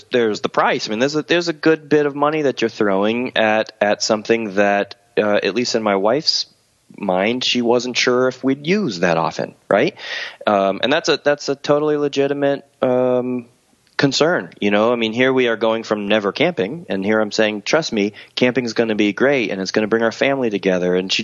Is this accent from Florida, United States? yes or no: yes; Florida, United States; now in Oregon, United States; Although I live in Oregon now, we've only lived out here for 6 years now. Both my wife and I, born and raised in Florida, and I grew up over on the East Coast.